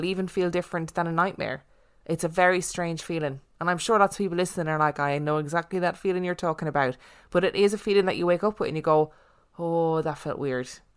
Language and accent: English; Carlisle, North West England, United Kingdom; now in London, United Kingdom; I live and work in London, but I'm as northern as they come. I was born and raised in Carlisle, Cumbria, a city at the top of the Lake District bordering Scotland.